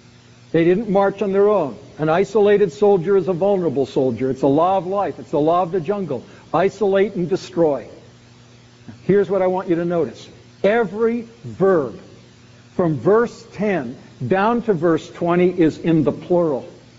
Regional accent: West Coast, Canada; But I grew up out on the West Coast where there wasn't a whole lot of cold weather.

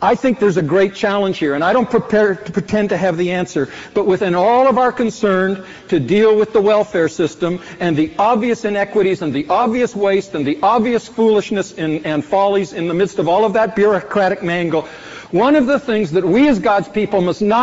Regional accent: Canada; now in United States; I came from Canada where we had different racial issues.

